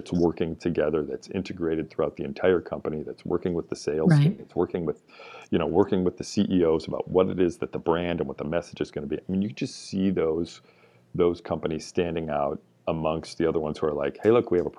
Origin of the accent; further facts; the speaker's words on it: Chicago, Illinois, United States; I'm from Chicago, I'm not a Cubs fan.